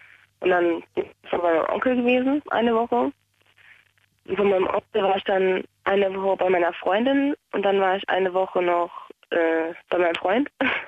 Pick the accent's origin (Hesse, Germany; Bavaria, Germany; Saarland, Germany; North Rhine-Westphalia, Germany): Saarland, Germany; Homburg; Ich komme nicht aus Hamburg, ich komme aus Homburg.